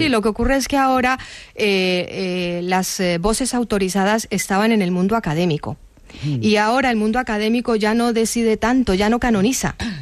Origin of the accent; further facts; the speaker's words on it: Colombia; yo como escritora colombiana que tengo una doble perspectiva